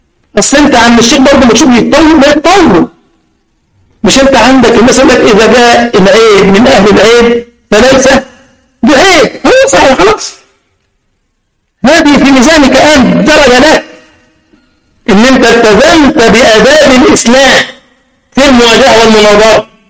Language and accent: Arabic; Egypt; زي ما قلت لكم والله انا سيدي اخ خطيب مسجد عندنا في مصر